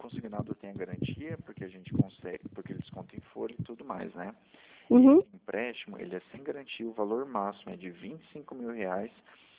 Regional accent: Maringá, Paraná, Brazil; e eu sou de Maringá.

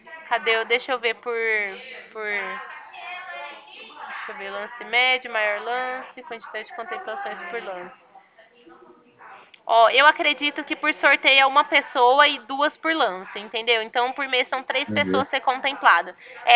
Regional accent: Ribeirão Preto, São Paulo, Brazil; now in Sertãozinho, Brazil; Eu sou daqui de Ribeirão Preto. Aliás, eu trabalho aqui em Ribeirão Preto e moro em Sertãozinho, que é aqui na cidade vizinha, né?

